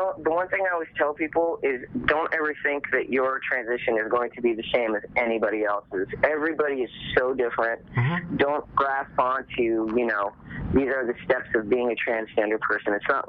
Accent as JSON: {"language": "English", "town": "Toronto", "region": "Ontario", "country": "Canada", "also_born_or_lived": "Azores", "said": "I'm from Toronto."}